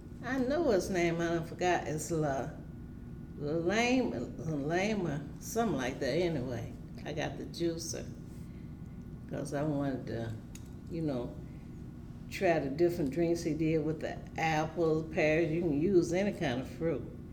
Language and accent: English; Cairo, Illinois, United States; now in Chicago, United States; I'm from Cairo, Illinois, and I moved to Chicago in 1964.